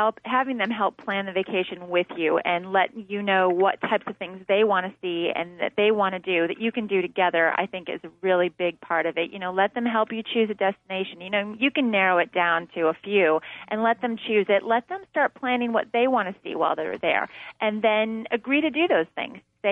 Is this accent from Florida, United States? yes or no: yes; Florida, United States; I'm from Florida, and I have a tendency of saying Disney World instead of just saying